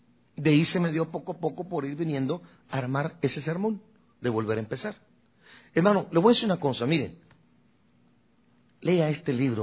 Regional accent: Guatemala; moved away; 13 de febrero de 1982, el día que yo me vine de Guatemala para este país.

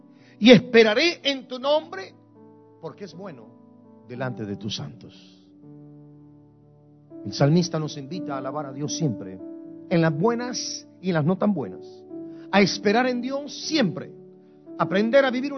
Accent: Guatemala; moved away as an adult; now in United States; yo soy guatemalteco, yo vine a este país cuando tenía 18 años, vine a cumplir 19 años acá

